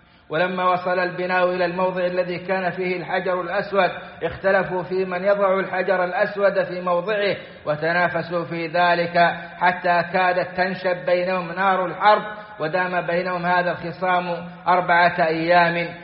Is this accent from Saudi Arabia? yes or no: yes; Saudi Arabia; بلادنا السعودية